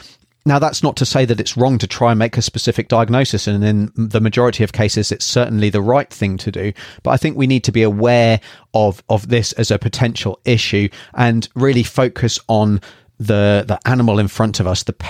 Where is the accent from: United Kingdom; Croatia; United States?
United Kingdom; now in New Zealand; living in the wonderful Aotearoa, New Zealand, originally from the UK, as you can probably tell by my accent.